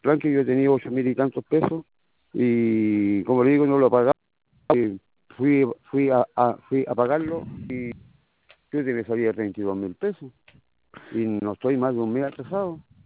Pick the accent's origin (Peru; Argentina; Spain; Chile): Chile; Laja, Biobío; yo soy de Laja